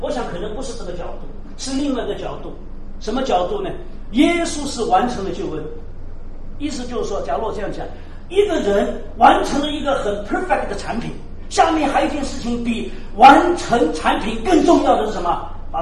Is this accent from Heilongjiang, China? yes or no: no; Shanghai, China; 因为我自己的家庭，我上海人，我们四家就是做生意的嘛